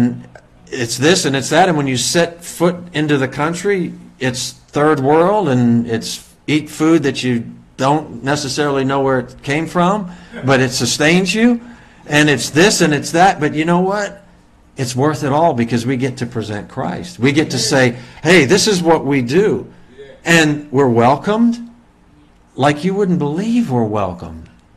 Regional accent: New Orleans, Louisiana, United States; because being born and raised in New Orleans, it was like, well, we're here.

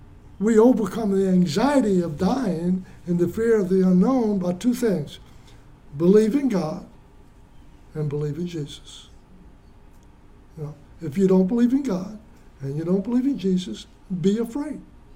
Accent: United States; I've traveled quite a bit in my life, in mostly the United States, because I'm an American.

